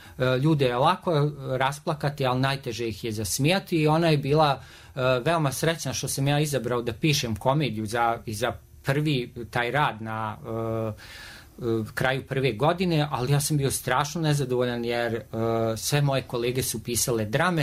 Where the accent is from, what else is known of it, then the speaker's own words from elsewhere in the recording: Banja Luka, Republika Srpska, Bosnia & Herzegovina; odrastao sam u Budžaku, to je uglavnom periferija Banja Luke